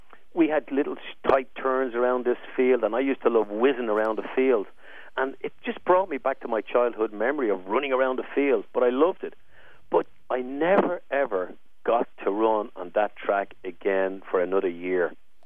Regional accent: Ireland; And I said, I'm from Ireland.

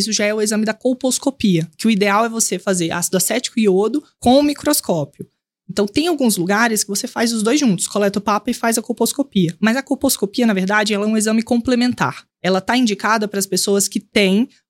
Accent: Espírito Santo, Brazil; now in São Paulo, Brazil; Então, eu sou capixaba, né? Fiz medicina no estado do Espírito Santo, comecei a atuar lá e a viver a realidade na saúde da mulher lá. Vim para São Paulo

